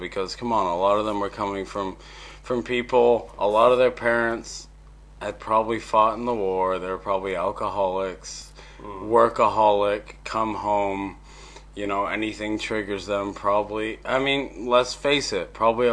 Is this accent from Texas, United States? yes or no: yes; New Braunfels, Texas, United States; also born or lived in Monterrey, Mexico / Houston; Like, I was born in Monterrey. And my parents separated. My mom was pregnant. We moved to Houston. Still in the group. Then we moved to San Antonio. And I was living in what we called the House in the Hills. This was in New Braunfels